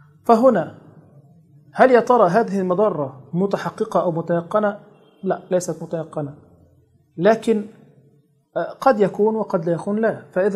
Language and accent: Arabic; Egypt; عندنا في مصر